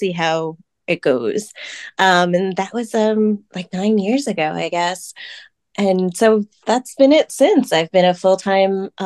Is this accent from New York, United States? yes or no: yes; New York City, New York, United States; also born or lived in Seoul, South Korea; So I am a Korean-American adoptee. I was born in Seoul, and then I grew up in New York City.